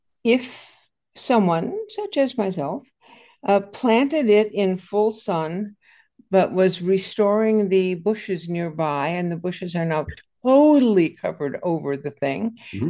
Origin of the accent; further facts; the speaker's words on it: Michigan, United States; And where I grew up in Michigan, in the front little area, there was this gorgeous pink lilac.